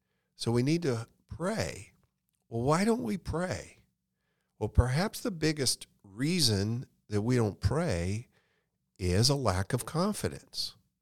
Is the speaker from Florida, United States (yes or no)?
yes; Florida, United States; You know, my mom, I grew up in Central Florida. We did not have air conditioning then.